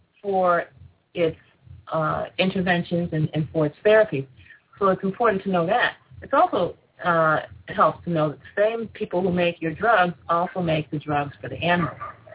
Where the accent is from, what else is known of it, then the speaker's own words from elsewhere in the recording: Syracuse, New York, United States; I'm from Syracuse, so I'm familiar with the Syracuse market.